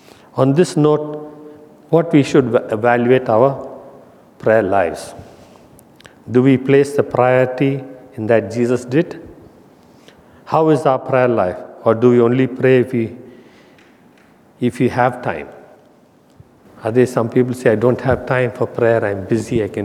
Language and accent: English; India; For me as an Indian, we have rice.